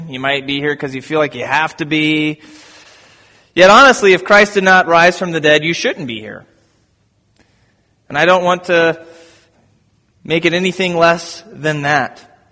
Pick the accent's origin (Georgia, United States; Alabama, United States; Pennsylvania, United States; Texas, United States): Alabama, United States; Birmingham; born there; I was born in Birmingham, Alabama on May 9th, 1981.